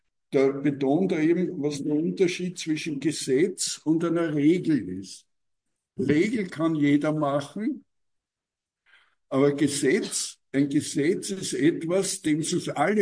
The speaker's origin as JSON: {"language": "German", "country": "Austria", "said": "Und da muss man dann als Österreicher sagen"}